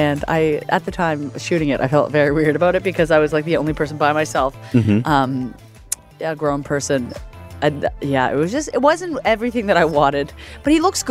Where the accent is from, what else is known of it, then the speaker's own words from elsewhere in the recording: Nova Scotia, Canada; I'm from Nova Scotia.